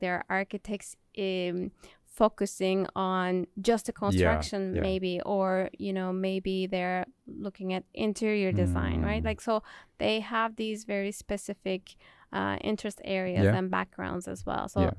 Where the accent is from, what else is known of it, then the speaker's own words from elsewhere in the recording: Turkey; also born or lived in Germany / United States; he's from Spain, I'm from Turkey, and we met in Germany, then we lived in the States